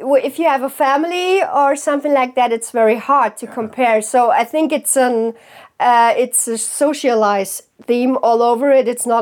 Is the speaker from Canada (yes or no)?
no; Germany; English is a second language; I'm coming from Germany and in big cities it's okay, but I'm also living in a small village